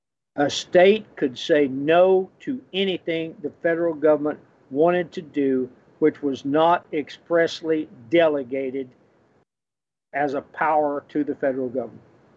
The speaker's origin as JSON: {"language": "English", "region": "North Carolina", "country": "United States", "tie": "born or raised there", "said": "I grew up in North Carolina in a neighboring county to Burke County"}